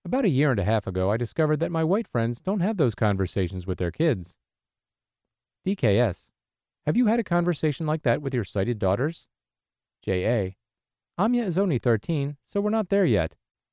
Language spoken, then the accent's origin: English; Jamaica; I grew up in Jamaica. Prejudice certainly exists there, but it was a black-dominated culture, and I never experienced racism while I lived there.